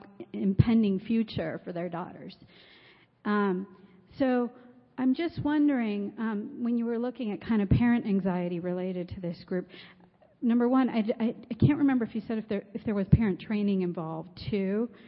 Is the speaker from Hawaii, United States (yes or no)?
no; Denver, Colorado, United States; I'm from Denver.